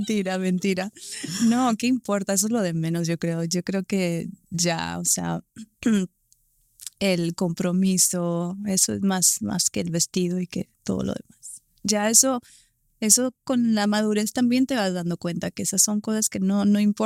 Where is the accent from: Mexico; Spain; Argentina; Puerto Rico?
Mexico; como buena mexicana